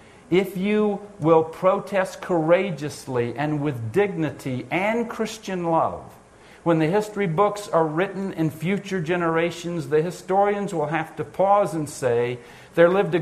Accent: the South, United States; And I'll be honest with you, I grew up in the South.

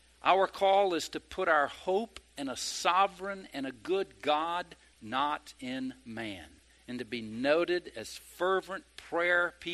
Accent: the South, United States; Now let me just speak frankly. I grew up in the South.

